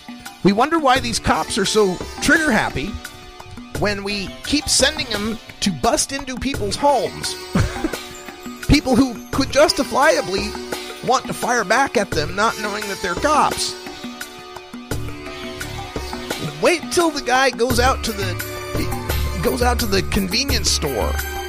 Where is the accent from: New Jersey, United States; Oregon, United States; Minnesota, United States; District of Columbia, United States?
Oregon, United States; Only Oregon, my home state of Oregon, is the only state in the United States where police must always announce themselves.